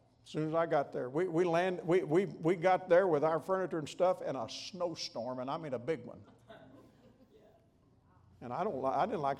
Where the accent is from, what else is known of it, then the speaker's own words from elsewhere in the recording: the South, United States; now in Maryland, United States; I hear that I have an accent. No, I grew up in the South. But we left the South a long time ago.